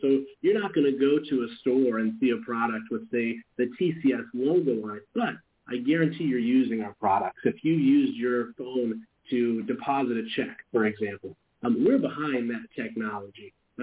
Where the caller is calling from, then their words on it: Chicago, Illinois, United States; I'm calling in from Chicago.